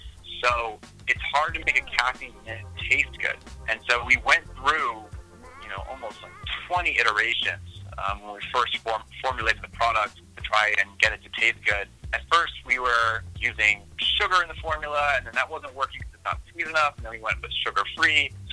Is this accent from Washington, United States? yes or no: yes; Seattle, Washington, United States; So I'm originally from Seattle